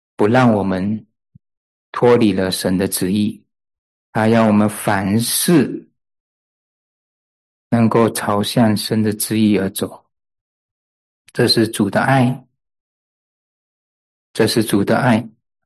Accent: Malaysia; 我小的时候在马来西亚的时候读了一本她的传记

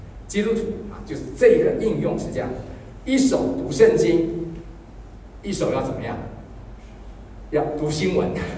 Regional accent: Taiwan; 我是从台湾来的背景，大家知道

